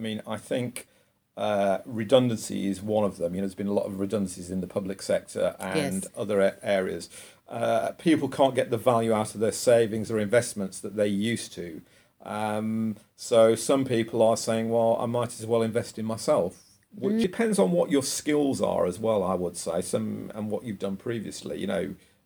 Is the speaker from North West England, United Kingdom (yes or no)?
yes; North West England, United Kingdom; moved away as an adult; now in London, United Kingdom; Well, I came from the Northwest. I've only lived here for 20 years.